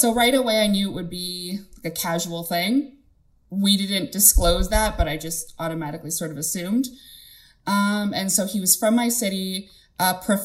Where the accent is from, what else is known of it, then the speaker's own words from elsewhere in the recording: Canada; I'm 26 from Canada.